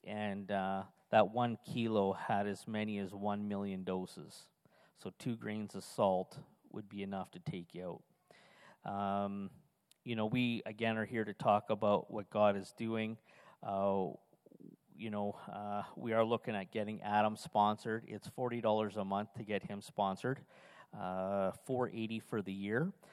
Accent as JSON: {"language": "English", "town": "Edmonton", "region": "Alberta", "country": "Canada", "said": "You know, I'm from Edmonton."}